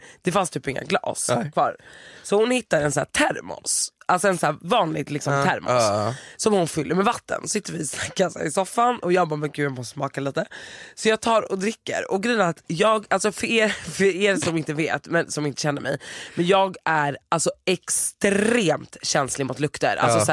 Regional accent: Sweden; born there; jag är född i Sverige, min mamma är svensk.

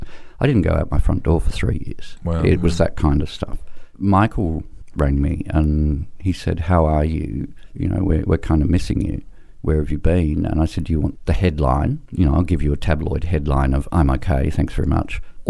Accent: South Australia, Australia; Because I grew up in South Australia.

